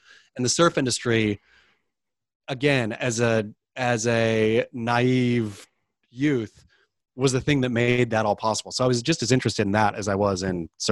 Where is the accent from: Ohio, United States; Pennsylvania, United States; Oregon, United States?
Oregon, United States; I suppose I grew up surfing in the Oregon coast, and so could never figure out a crowd